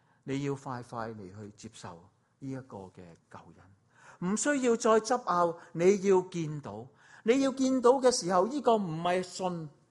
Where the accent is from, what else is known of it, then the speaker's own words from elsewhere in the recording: China; 这个引申到今日我哋中国人嘅传统文化，过新年